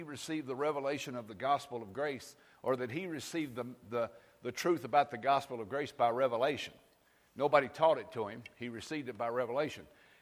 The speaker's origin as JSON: {"language": "English", "region": "the South", "country": "United States", "said": "I'm from the South. The South is more hospitable than people in Sierra Vista."}